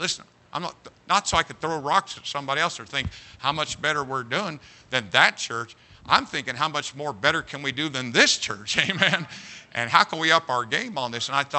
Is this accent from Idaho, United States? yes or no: no; Indiana, United States; I'm from Indiana.